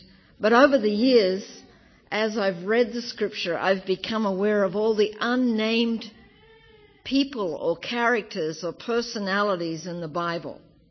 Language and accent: English; Toowoomba, Queensland, Australia; I'm from Australia. I came from a town called Toowoomba, the Aboriginal name, and it actually means the black swamp.